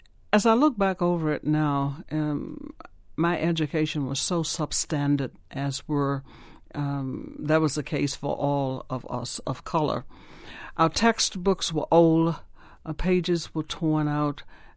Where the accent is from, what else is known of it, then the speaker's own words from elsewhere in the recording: Vicksburg, Mississippi, United States; I was born in Vicksburg, Mississippi. I'll even give you the date, March 17, 1933.